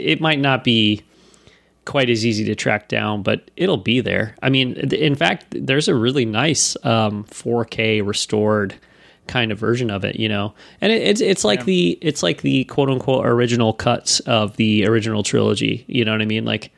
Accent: Illinois, United States; Ryan, we're both from Northern Illinois.

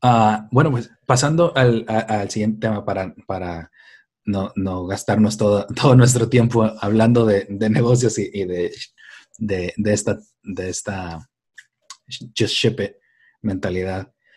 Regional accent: Tijuana, Baja California, Mexico; Yo soy de México, yo crecí en Tijuana. Hablo inglés desde chiquito, desde que tenía como 6 años en la escuela me enseñaban.

